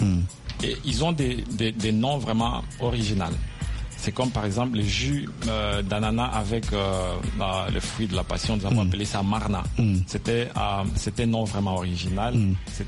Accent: Beni, North Kivu, DR Congo; En fait, tout d'abord, je viens de la RDC, la ville de Beni.

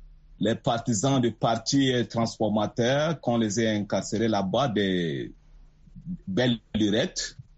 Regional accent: Chad; now in Libreville, Gabon; Ben, je vais plutôt parler de la situation de mon pays, le Tchad. Je suis tchadien.

